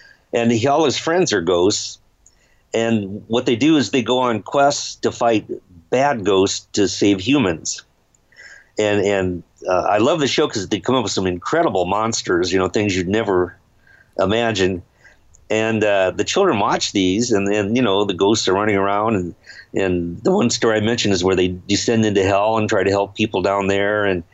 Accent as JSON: {"language": "English", "region": "Indiana", "country": "United States", "also_born_or_lived": "Japan", "said": "I'm from Indiana, and there were rumors that it was part of the Underground Railroad sneaking slaves up to Canada"}